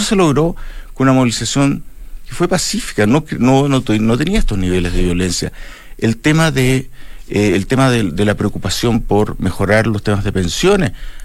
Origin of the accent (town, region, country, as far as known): Chile